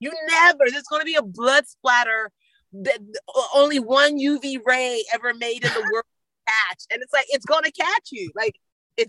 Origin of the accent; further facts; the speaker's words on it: Nigeria; I can observe it from being a Nigerian